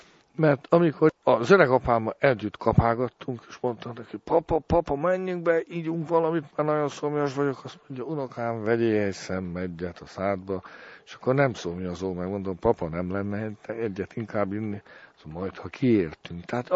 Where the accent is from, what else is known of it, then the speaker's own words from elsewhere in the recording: Baranya, Hungary; Én 150 kilométerrel arrébb születtem, ott éltem Baranyában, Szendénesen.